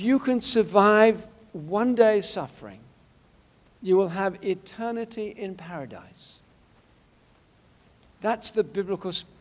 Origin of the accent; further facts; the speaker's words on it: England, United Kingdom; When I grew up in England